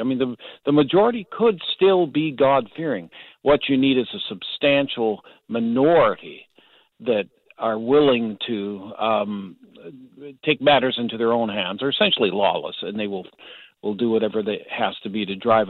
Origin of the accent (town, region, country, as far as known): Canada